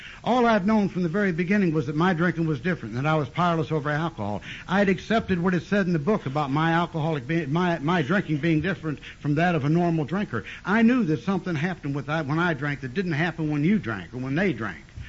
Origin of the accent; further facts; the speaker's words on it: Parma, Ohio, United States; born there; I was born in Parma. That's a suburb of Cleveland, 35 miles from Akron.